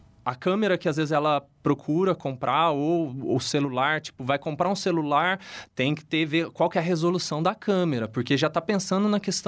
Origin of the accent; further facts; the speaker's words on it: Uberaba, Minas Gerais, Brazil; Eu sou mineiro da cidade de Uberaba, né?